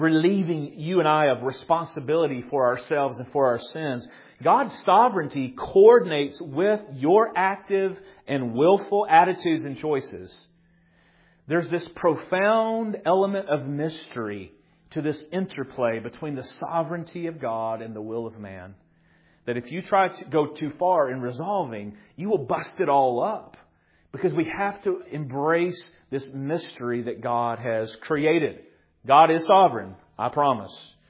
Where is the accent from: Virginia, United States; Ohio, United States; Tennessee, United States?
Tennessee, United States; So when they're from the South, I'm from the South here in Tennessee.